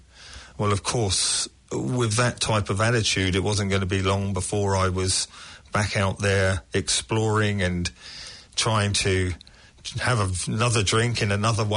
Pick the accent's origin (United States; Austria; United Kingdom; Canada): United Kingdom; England; now in New Zealand; As I was growing up in England